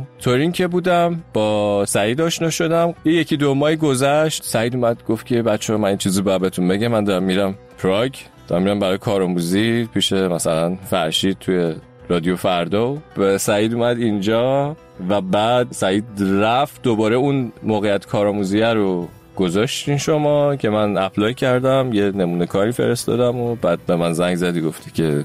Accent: Isfahan, Iran; born there; من اصفهان به دنیا اومدم.

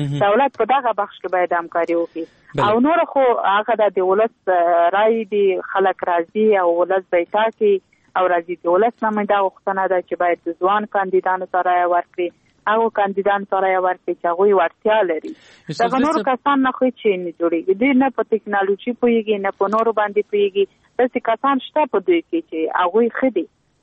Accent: Logar, Afghanistan; زه په خپل دغه لوګر ولایت څنګه چې زما د پلار ولایت او زما ټاټوبې دي

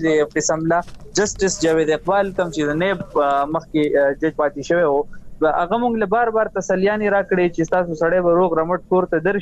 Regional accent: Pakistan; مونږ د ریاست وفادار خلک یو. مونږ د پاکستان شهریان یو.

